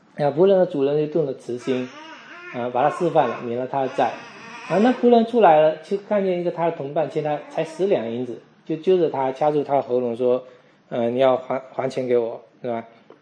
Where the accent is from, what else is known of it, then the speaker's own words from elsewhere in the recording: China; 我们中国人不太喜欢说这个